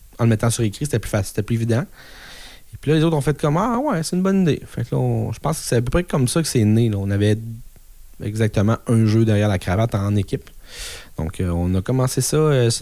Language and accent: French; Saint-Hyacinthe, Quebec, Canada; On est de Saint-Hyacinthe.